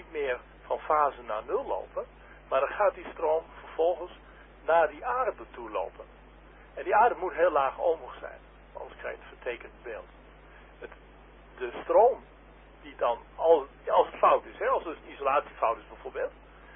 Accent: Haren, Groningen, Netherlands; uit Haren.

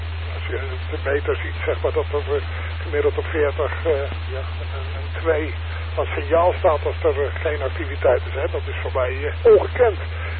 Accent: Rotterdam, South Holland, Netherlands; Ik kom eigenlijk uit het Rotterdamse.

